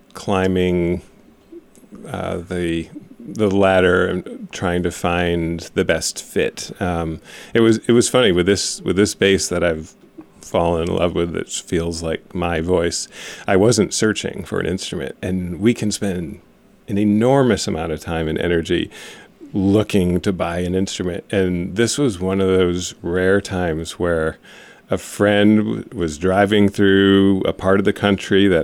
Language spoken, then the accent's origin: English; Warwick, Rhode Island, United States; born there; I do. I was born in Warwick, Rhode Island.